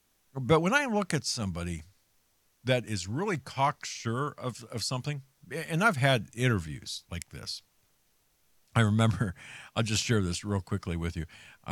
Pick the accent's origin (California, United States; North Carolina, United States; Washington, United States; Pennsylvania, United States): Pennsylvania, United States; I certainly don't want to see Fetterman in my home state, that hot mess of a person, in a Senate seat.